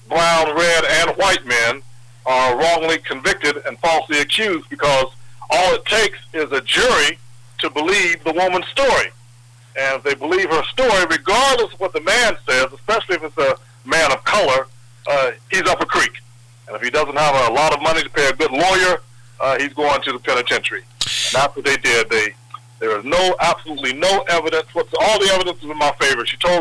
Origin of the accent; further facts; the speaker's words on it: Columbus, Ohio, United States; my hometown here, like I said, where I was born and raised at the Ohio State University, where I was born, back here in Columbus.